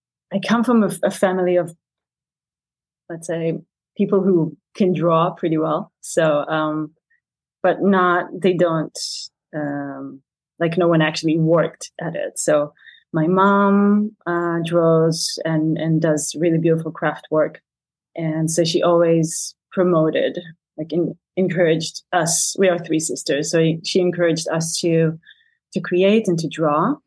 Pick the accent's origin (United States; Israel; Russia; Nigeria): Israel; Tel Aviv, Tel Aviv District; moved away as an adult; now in Berlin, Germany; I come from Israel. So that's where I'm originally from. And I lived in Tel Aviv for 7 years before coming here.